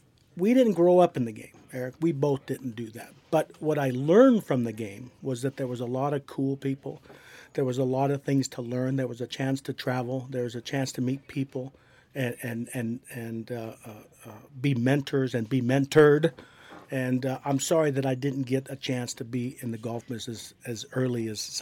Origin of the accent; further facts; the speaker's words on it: Pueblo, Colorado, United States; Pueblo, Colorado. Yeah, you got to go sometime. Grew up in Bessemer. We didn't play golf.